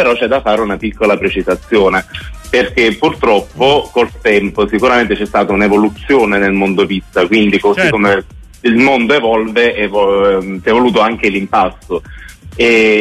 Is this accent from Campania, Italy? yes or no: yes; Naples, Campania, Italy; non perché sono napoletano